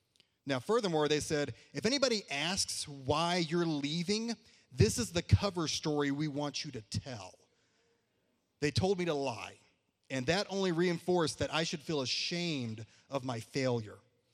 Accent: Garland, Texas, United States; I grew up in Garland, Texas, and I didn't just grow up in church. There's some Garland folk.

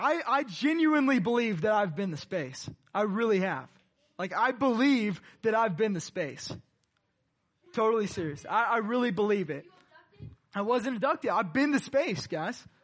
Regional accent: Houston, Texas, United States; born there; The lie is I was born in Austin. I was actually born in Houston.

